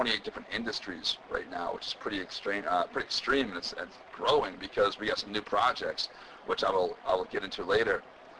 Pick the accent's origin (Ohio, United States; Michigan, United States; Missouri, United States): Michigan, United States; Muskegon; Over at the Double J Ranch in Rothbury, Michigan, which is near my hometown of Muskegon.